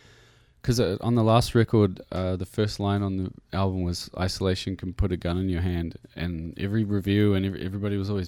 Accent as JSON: {"language": "English", "country": "New Zealand", "accent": "New Zealand", "said": "sometimes like if it's more appropriate to sing in an American accent, then sometimes I just sing in my New Zealand accent."}